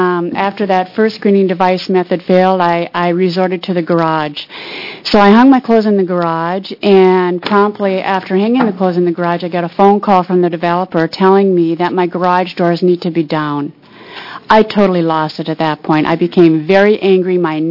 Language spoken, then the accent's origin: English; Bend, Oregon, United States; I am from Bend, Oregon, and I am absolutely thrilled to be here to be discussing this bill.